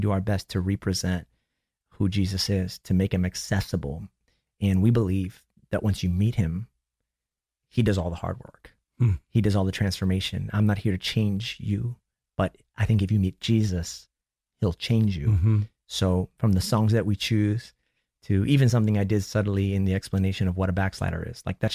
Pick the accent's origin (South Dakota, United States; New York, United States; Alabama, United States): New York, United States; so I grew up in New York.